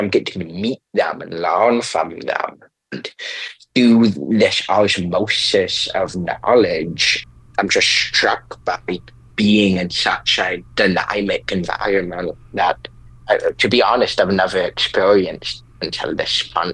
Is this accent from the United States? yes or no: yes; Hawaii, United States; And growing up in Hawaii, I think we all can see that.